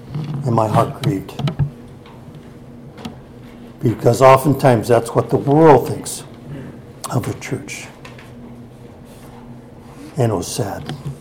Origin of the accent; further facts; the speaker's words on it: United States; so I grew up all of you know this, I grew up on Navajo Reservation. Alcohol was a major issue on the reservation.